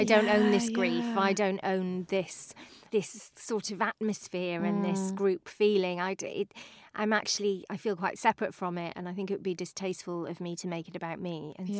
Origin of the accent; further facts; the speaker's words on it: United Kingdom; Also, we're British and therefore quite shit.